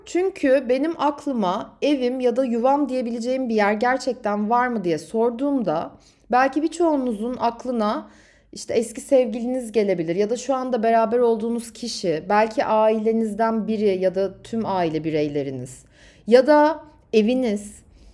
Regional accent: Istanbul, Turkey; bu ev dediğim gibi benim büyüdüğüm ev olmasının yanı sıra Kendimi yuvamda hissettiğim ve aynı zamanda Minnoş'la, benim 21 sene neredeyse yaşayan kedimle tanıştığım ve o Yeşilköy camiası da o kadar tanıdıktı ki bana.

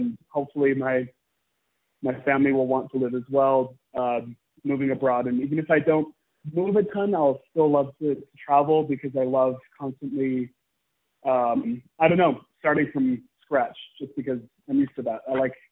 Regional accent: Paris, Île-de-France, France; also born or lived in Versailles; I grew up in Paris and Versailles in France for 8 years, so that's the longest I've ever lived anywhere. So I learned French.

